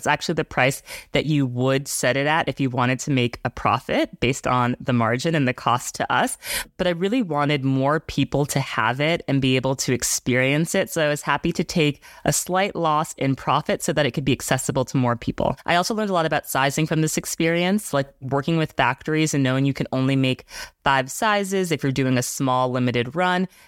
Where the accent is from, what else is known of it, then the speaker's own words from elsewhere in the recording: New York City, New York, United States; I just returned from a glorious week in New York City, my hometown.